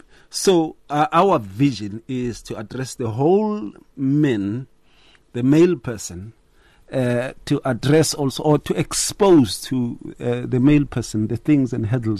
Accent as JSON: {"language": "English", "town": "Secunda", "region": "Mpumalanga", "country": "South Africa", "said": "I mean, we're people from Secunda."}